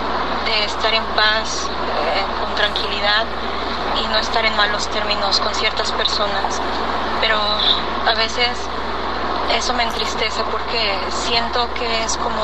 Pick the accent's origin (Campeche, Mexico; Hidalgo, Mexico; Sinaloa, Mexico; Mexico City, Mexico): Mexico City, Mexico; now in Texas, United States; Estoy llamando desde el estado de Texas, pero soy originaria de la Ciudad de México.